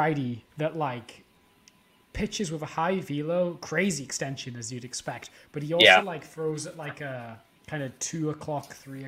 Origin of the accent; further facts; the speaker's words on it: United Kingdom; Apparently there's some like US in joke about Michael Flynn that I don't know, being a British person